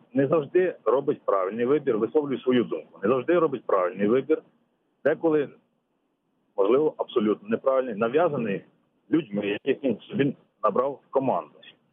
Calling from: Kyiv, Ukraine; я з міста Києва.

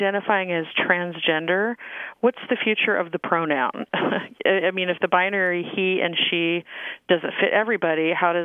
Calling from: San Diego, California, United States; I'm calling from San Diego.

